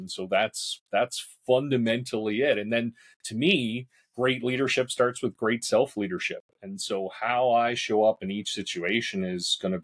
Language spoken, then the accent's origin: English; St. John's, Newfoundland and Labrador, Canada; Yeah, I grew up in Newfoundland. So the easternmost city in Canada, St. John's, Mount Pearl. And so that's where it all began.